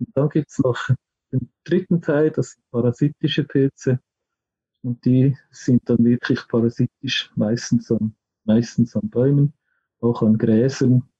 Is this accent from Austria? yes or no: no; Switzerland; Das hat man in Amerika irgendwo herausgefunden, und denke auch bei uns in der Schweiz im Nationalpark.